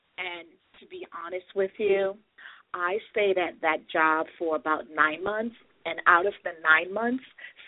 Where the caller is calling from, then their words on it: Washington, District of Columbia, United States; I'm calling from Washington, D.C.